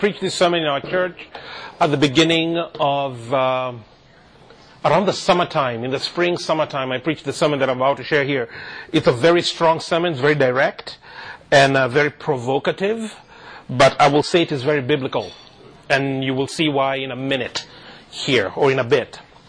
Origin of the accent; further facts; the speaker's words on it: Kenya; moved away as an adult; now in Canada; I come originally from Kenya. So I was born and brought up in Kenya, came to Canada in 2000, went to college here and all that stuff.